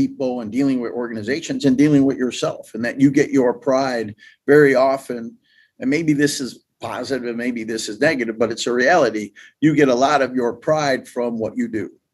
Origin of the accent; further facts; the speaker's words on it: United States; And so me as an American, I was able to have relationships with people that I would never have had a relationship